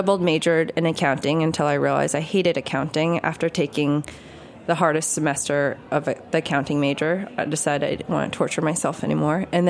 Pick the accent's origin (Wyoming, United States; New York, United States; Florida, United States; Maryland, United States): New York, United States; So we grew up in Rockland County, which is about 45 minutes north of Manhattan. Kind of typical suburbs, I would say.